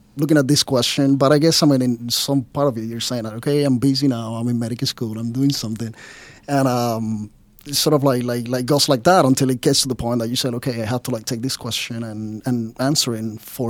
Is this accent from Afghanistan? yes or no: no; Cuba; English is a second language; moved away as an adult; now in United States; Well, so I was born in Cuba, came over to the States when I was 25.